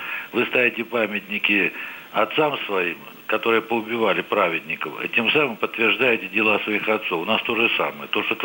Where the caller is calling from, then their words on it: Belgorod, Belgorod Oblast, Russia; я звоню из Белгорода